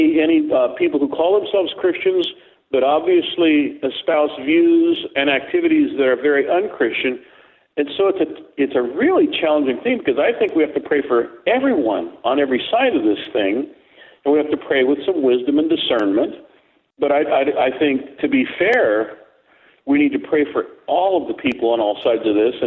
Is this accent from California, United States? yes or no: yes; San Diego, California, United States; though I am originally from San Diego, where you are.